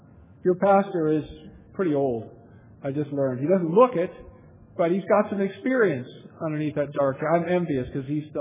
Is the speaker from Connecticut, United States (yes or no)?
no; Nebraska, United States; I'm from Nebraska. And our football coach, we say our in Nebraska. We don't have mountains. We don't have any natural lakes.